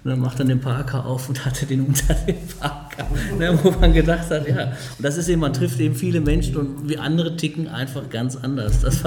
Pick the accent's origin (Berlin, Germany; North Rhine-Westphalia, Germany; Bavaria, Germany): North Rhine-Westphalia, Germany; Hamm; mit dem Kommandeur auch in die Fußgängerzone gegangen bei uns in Hamm